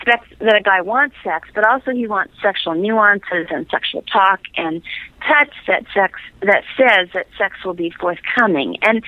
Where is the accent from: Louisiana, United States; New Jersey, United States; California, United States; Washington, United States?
Washington, United States; Seattle; I grew up in Seattle.